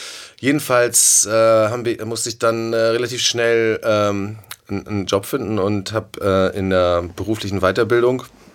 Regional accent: Sylt, Schleswig-Holstein, Germany; now in Hamburg, Germany; ich bin nach Hamburg gekommen, ich bin auf Sylt aufgewachsen und bin nach Hamburg gekommen

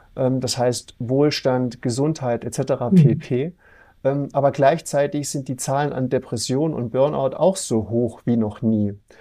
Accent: Dresden, Saxony, Germany; Ich komme aus Dresden, ich lebe da.

